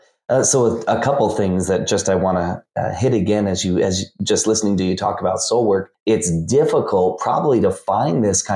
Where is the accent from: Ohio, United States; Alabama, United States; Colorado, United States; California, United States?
Colorado, United States; Denver; from Denver, Colorado. I grew up in Denver. I love Denver. And my whole family's still there.